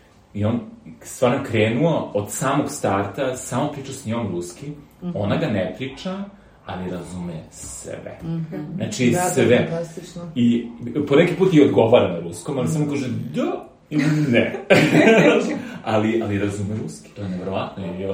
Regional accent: Belgrade, Serbia; onda ovaj, mislim, ja sam Beograđanin.

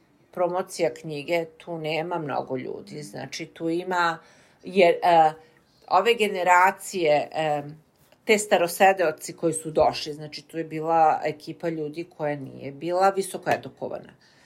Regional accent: Serbia; moved away; Mi znamo koji smo došli iz Srbije, ali moje dete ne zna.

